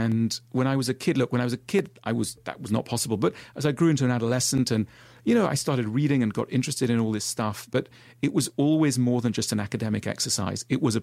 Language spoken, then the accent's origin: English; Switzerland; I grew up in Switzerland, which is, you know, in a way, like Australia, a really, really privileged country.